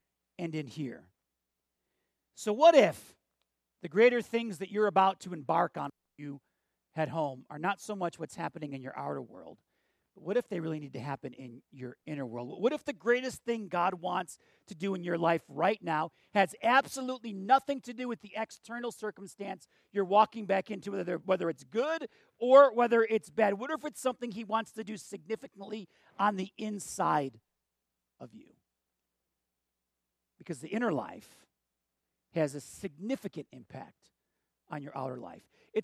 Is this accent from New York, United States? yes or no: yes; Buffalo, New York, United States; also born or lived in Missouri; Like, so my family, we grew up in Western New York, in Buffalo. But I went to college in Missouri, which, for me, that was the South.